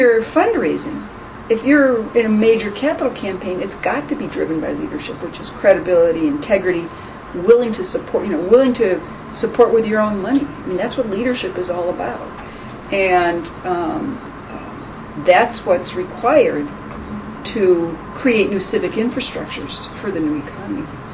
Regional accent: Hawaii, United States; I call any organization in this country and say, you don't know me. I'm from Hawaii.

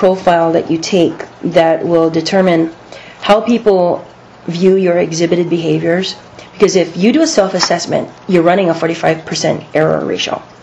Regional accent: Lihue, Hawaii, United States; I was born in Lihue, Kauai.

